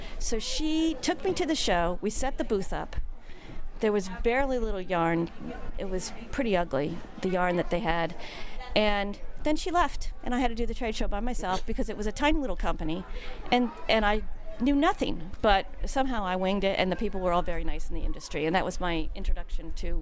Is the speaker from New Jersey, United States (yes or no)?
yes; Dover, New Jersey, United States; Oh, I'm from New Jersey. I'm from this town called Dover, which is about 35 miles outside New York City.